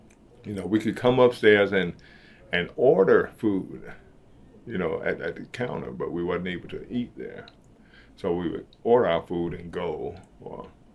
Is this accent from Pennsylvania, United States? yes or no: no; Greensboro, North Carolina, United States; I was born and raised here in Greensboro back in 1958.